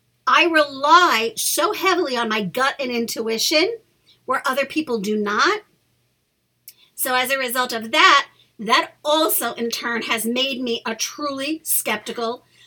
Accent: New York City, New York, United States; I was born and raised in New York City. Not New York, New York City. I still live in New York.

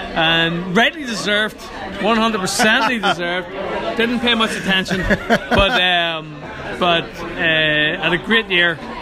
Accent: Ireland; No, for first thing, I mean, like, obviously I'm Irish.

